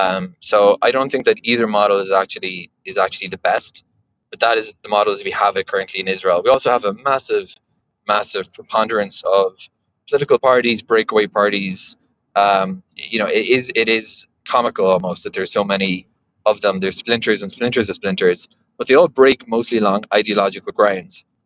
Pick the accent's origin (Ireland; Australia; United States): Ireland; moved away as an adult; So as you both know, I grew up in Ireland, lived there until I was 25, in fact.